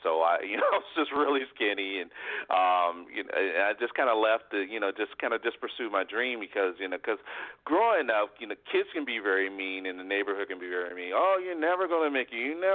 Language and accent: English; Detroit, Michigan, United States; No, but growing up in Detroit, I had a lot of, lot of exposure to different type of music